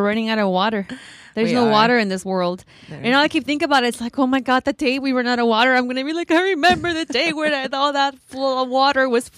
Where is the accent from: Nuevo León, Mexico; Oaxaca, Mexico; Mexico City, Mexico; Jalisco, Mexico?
Oaxaca, Mexico; we grew up in Oaxaca, we used to visit our abuelita.